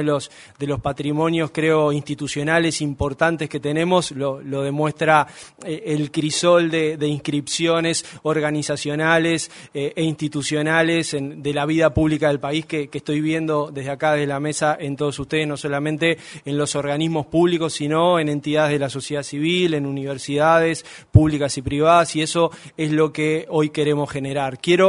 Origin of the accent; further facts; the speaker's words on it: Uruguay; como somos valorados los uruguayos